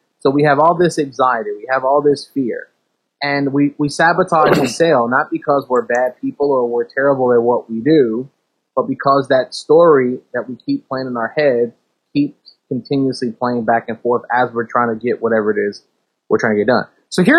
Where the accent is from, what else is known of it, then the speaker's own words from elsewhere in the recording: Chicago, Illinois, United States; I'm from Chicago.